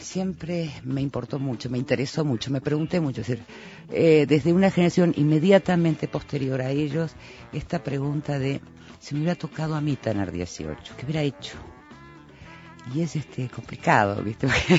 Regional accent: Uruguay; soy uruguaya que me crié acá en la dictadura

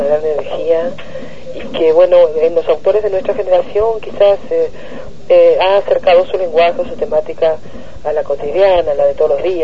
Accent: Corrientes, Argentina; Bueno, yo soy correntina de Corrientes

